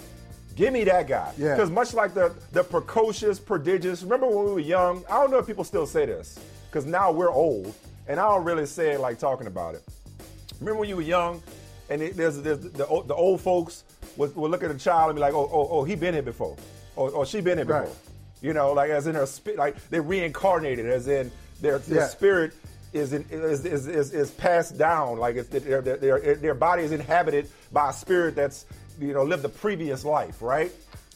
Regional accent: New Orleans, Louisiana, United States; Not to mention it was, my hometown New Orleans Pelicans.

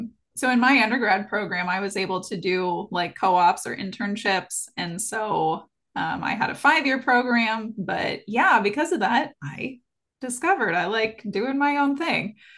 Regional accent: Columbus, Ohio, United States; So I'm originally from Columbus, actually. So I'm originally from like the big city.

